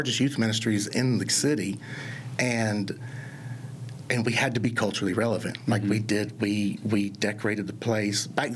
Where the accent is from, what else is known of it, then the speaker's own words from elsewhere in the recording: Augusta, Georgia, United States; Augusta, Georgia.